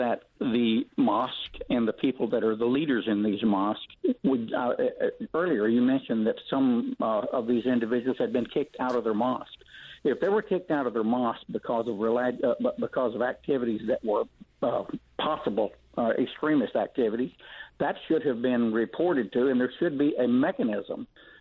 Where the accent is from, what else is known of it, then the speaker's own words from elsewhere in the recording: Southern United States, United States; I'm a Southerner and a conservative